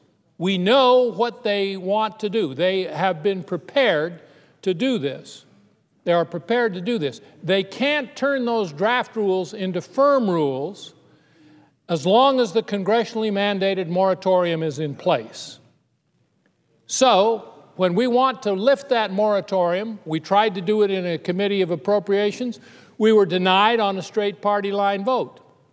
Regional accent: Utah, United States; I attended the 4th of July parade in my home state. It being Utah

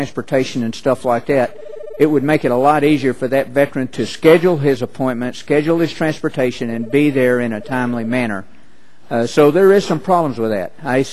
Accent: San Antonio, Texas, United States; Ma'am, I'm from San Antonio, Texas. We have a great VA hospital in the San Antonio area.

